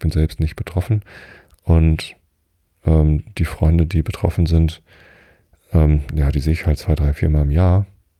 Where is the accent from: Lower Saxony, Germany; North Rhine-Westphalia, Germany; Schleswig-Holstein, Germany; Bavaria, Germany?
Lower Saxony, Germany; Wistedt; also born or lived in Hamburg; now in Karkensdorf, Germany; Ich habe 11 Jahre in der Stadt gelebt, in Hamburg. Und den Rest meines Lebens habe ich hier auf dem Dorf gelebt, aufgewachsen bin ich in Wistedt. Das ist nur 2 Dörfer weiter.